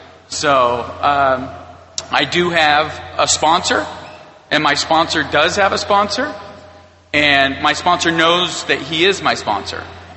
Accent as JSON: {"language": "English", "region": "Idaho", "country": "United States", "said": "And I'm from Idaho, and somebody from Texas was like"}